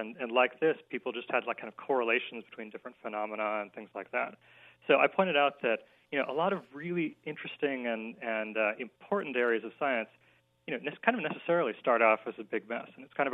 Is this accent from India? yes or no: yes; India; So I'm Indian by background, from India.